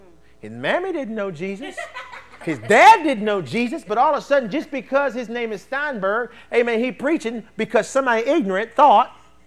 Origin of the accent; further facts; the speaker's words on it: Baltimore, Maryland, United States; I'm from Baltimore up there.